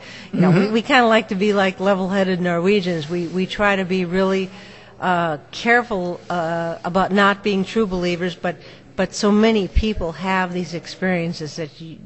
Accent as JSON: {"language": "English", "region": "North Dakota", "country": "United States", "tie": "born or raised there"}